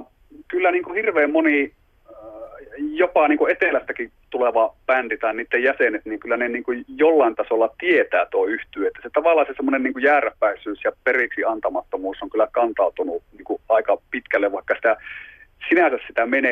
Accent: Raahe, North Ostrobothnia, Finland; Joo, ja Raahestahan tässä ollaan itsekin.

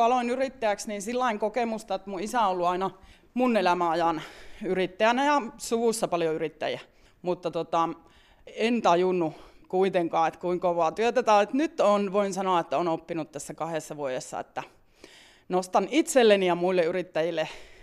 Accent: Keminmaa, Lapland, Finland; also born or lived in Kemi; mä oon syntyisin täältä Merilapista, Keminmaasta, käynyt täällä koulun Torniossa, asunut suurimman osa aikuisiästäni Kemissä. Mulle tää koko Merilappi on niinku rakas alue

